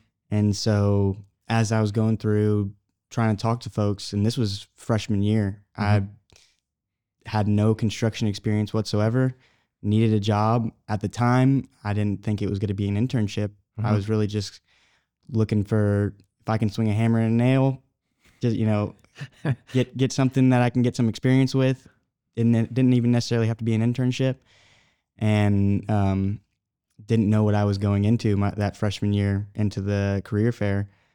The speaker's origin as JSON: {"language": "English", "town": "Dripping Springs", "region": "Texas", "country": "United States", "tie": "born or raised there", "said": "So born and raised in Dripping Springs, Texas, just west of Austin here."}